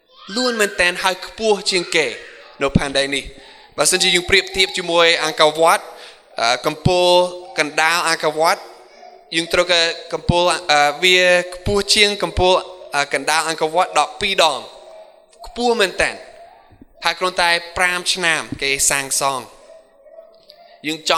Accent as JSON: {"language": "Khmer", "country": "United States", "tie": "born or raised there", "said": "ដូចខ្ញុំចង់ទៅស្រុកអាមេរិកស្រុកកំណើតរបស់ខ្ញុំទៅបានប្រហែលចំណាយពេល20ម៉ោង"}